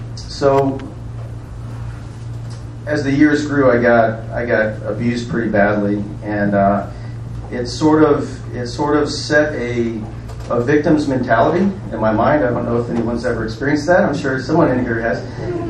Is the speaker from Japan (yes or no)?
no; St. Louis, Missouri, United States; I was born in St. Louis, Missouri. Born and raised there to a single mom who was very, very stressed and drank a lot and had one brother.